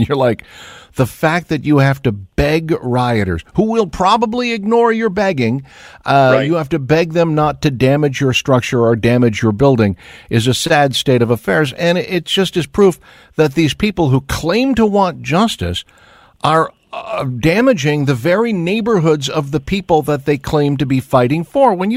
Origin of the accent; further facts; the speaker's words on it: Minneapolis, Minnesota, United States; It's distressing because, of course, I came from Minneapolis.